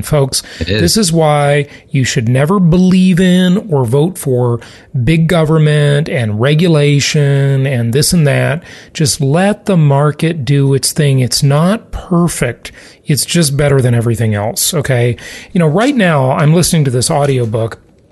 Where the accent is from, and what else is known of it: Los Angeles, California, United States; born or raised there